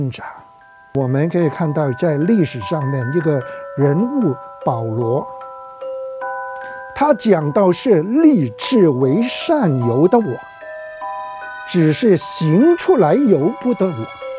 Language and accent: Chinese; China; 但是如果从我们中国人的文化来讲呢